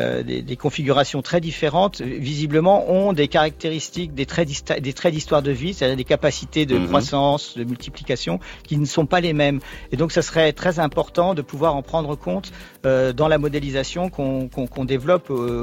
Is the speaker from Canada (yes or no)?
no; Guadeloupe; il est chez nous en Guadeloupe.